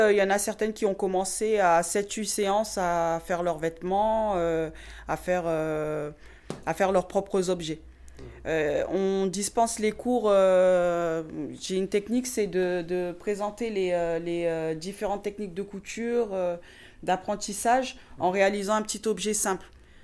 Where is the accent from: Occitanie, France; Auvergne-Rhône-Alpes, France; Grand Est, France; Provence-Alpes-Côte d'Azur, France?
Provence-Alpes-Côte d'Azur, France; Nice; Mes parents vivent à Nice, donc je suis originaire de Nice, oui.